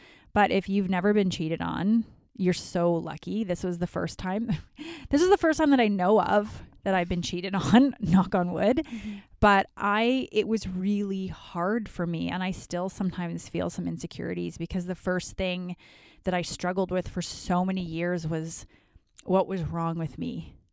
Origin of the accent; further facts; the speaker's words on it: Calgary, Alberta, Canada; also born or lived in Vancouver; I grew up in Calgary, lived in Vancouver.